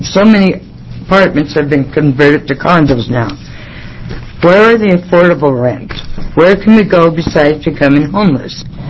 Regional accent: Portland, United States; I'm from Portland.

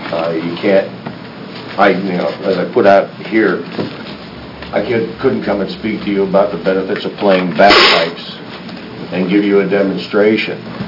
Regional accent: Mankato, Oregon, United States; I'm from Mankato, Oregon.

